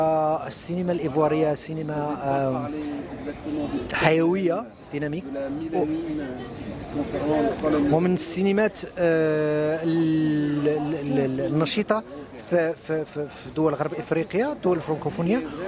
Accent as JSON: {"language": "Arabic", "country": "Morocco", "said": "كمغربي ممكن تشوف"}